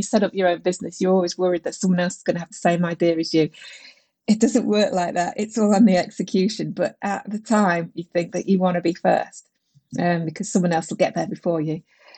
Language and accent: English; London, United Kingdom; oh, I'm from London. I'm getting one.